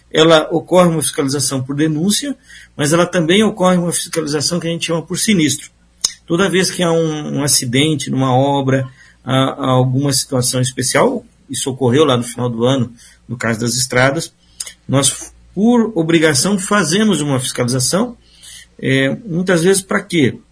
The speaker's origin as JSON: {"language": "Portuguese", "town": "Cascavel", "region": "Paraná", "country": "Brazil", "said": "eu sou da região de Cascavel, né, moro em Cascavel"}